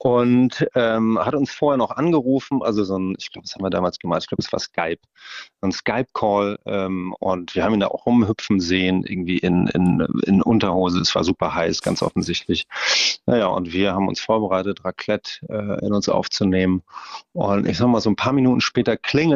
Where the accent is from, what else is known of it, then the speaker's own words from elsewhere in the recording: North Rhine-Westphalia, Germany; now in Berlin, Germany; Ich rufe tatsächlich aus Berlin an. Mhm. Bin eigentlich Ostwestfale und meine Geschichte spielt auch in Ostwestfalen. Mhm. Aber mich hat es irgendwie in den letzten Jahren nach Berlin verschlagen.